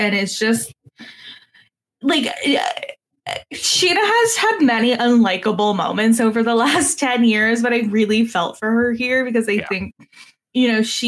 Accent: Canada; I'm Canadian. Your laws don't work here, and I don't have the money for it.

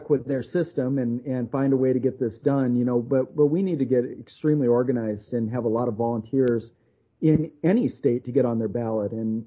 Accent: Oregon, United States; My home state of Oregon, it's 18,000 signatures.

